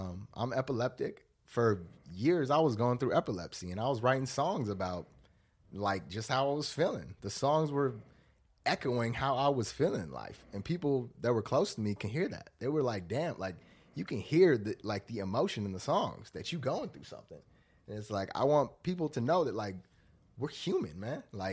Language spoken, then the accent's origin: English; Santa Barbara, California, United States; I was born and raised in Santa Barbara.